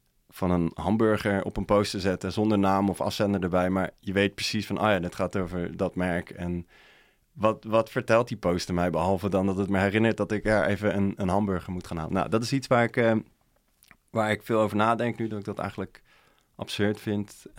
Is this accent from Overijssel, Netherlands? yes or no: no; Dordrecht, South Holland, Netherlands; Ik kom zelf uit Dordrecht